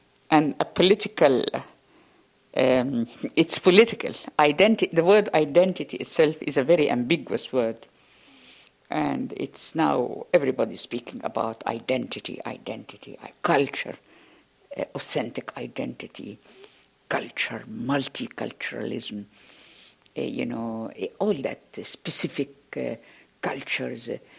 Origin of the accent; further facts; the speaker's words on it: Egypt; Number two, I am from Egypt.